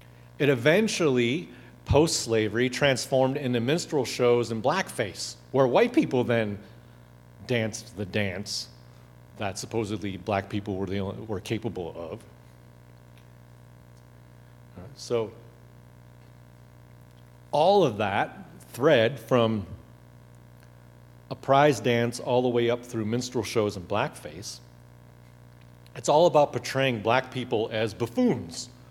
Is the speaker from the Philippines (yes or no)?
no; Wisconsin, United States; Certainly, when I was growing up, I heard a whole lot of Polack jokes growing up in Wisconsin.